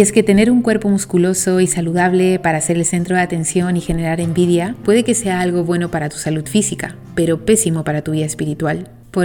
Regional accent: Chile; moved away; En Chile se llega a los 90 kilos por persona. Y es que el pan en mi país es el rey.

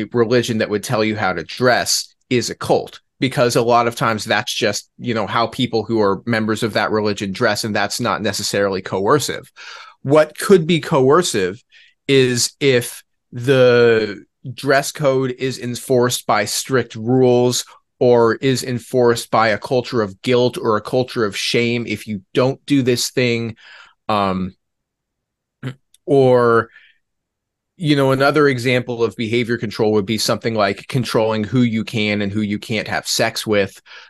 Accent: United States; just from growing up in the United States.

